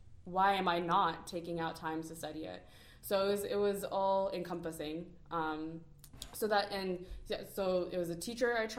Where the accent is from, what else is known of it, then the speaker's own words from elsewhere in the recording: Columbus, Ohio, United States; moved away; I'm from Columbus, Ohio, so, like, moving away to, all the way to Dallas, Texas, like, it was important that, like, my family was really on board with it as well.